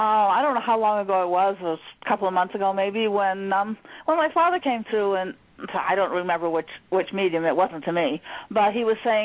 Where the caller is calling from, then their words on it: Maine, United States; I'm calling from Maine in the U.S.